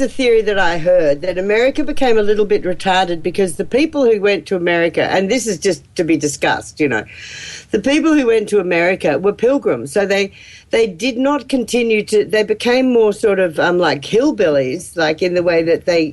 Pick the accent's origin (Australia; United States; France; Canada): Australia; for as us Australians anyway, for me as an Australian